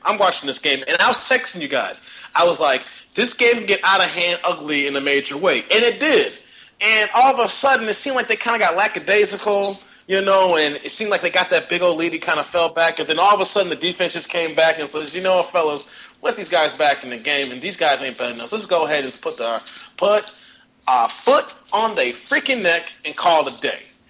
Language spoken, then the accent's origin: English; Chicago, Illinois, United States; we're from Chicagoland area